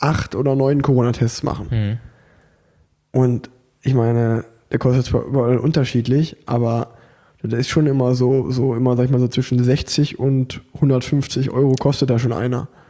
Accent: Unna, North Rhine-Westphalia, Germany; ich komme aus Unna

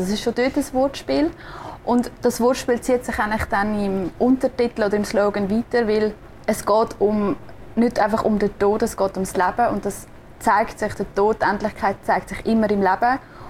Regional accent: Switzerland; accent: Swiss German; Und wenn ich halt auf Schweizerdeutsch spreche, dann spreche ich viel direkter aus dem Herz.

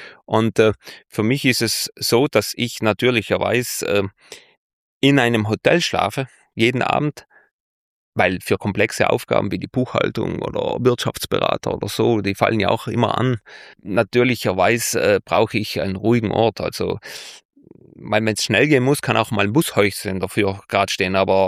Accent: Trentino-Alto Adige, Italy; mein Südtirol ist ein Dorf, wo ich herkomme.

